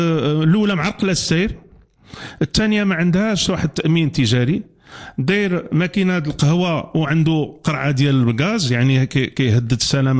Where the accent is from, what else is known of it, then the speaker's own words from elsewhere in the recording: Morocco; اليوم اللي كنتكلموا في هذه الحالات اللي عندنا في المغرب